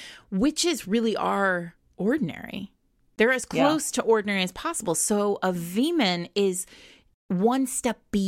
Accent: New England, United States; now in New York City, United States; I grew up in New England. I've lived in New York City for 20 years.

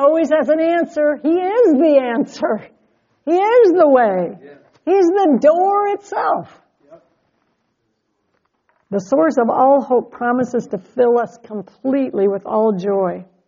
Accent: Estelline, United States; Well, I grew up in Esteline from first grade to 10th grade, and the heat in our house was this radiator.

